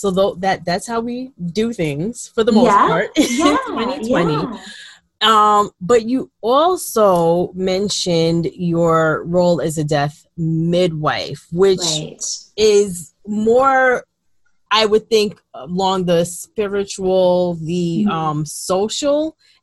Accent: Jamaica; and I'm Jamaican, so our funerals, the whole process, you know, we're all scattered across the globe.

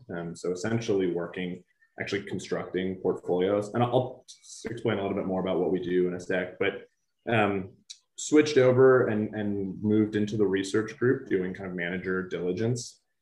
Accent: San Francisco, California, United States; I grew up in San Francisco.

